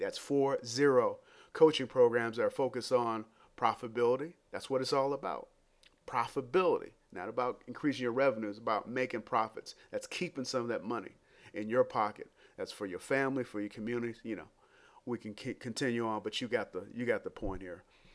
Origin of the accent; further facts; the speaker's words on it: Detroit, Michigan, United States; I'm not from New Orleans. I'm from Detroit, but I like gumbo too.